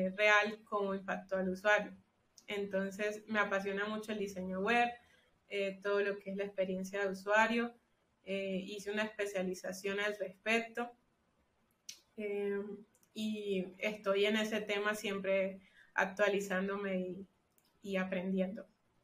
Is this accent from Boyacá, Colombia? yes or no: no; Valledupar, Cesar, Colombia; born there; now in Bucaramanga, Colombia; soy colombiana, vivo en la ciudad de Bucaramanga, aunque nací en la ciudad de Valledupar.